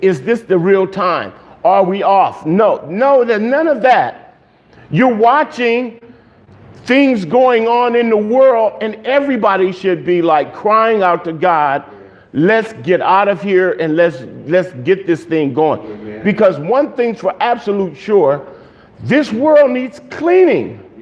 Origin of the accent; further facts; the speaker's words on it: Los Angeles, California, United States; I mean, I grew up in South Central